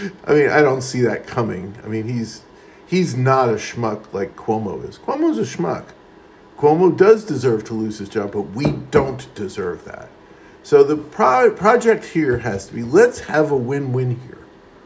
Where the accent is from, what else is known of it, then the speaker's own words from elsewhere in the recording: New York City, New York, United States; also born or lived in California; I come from Queens, and so does this guy. I'm 3 years older than he is. So I come from Queens, grew up in Queens at the same time he did, not very far away.